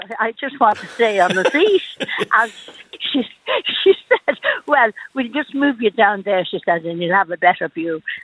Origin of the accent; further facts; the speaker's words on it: Dublin, Leinster, Ireland; I'm from Dublin.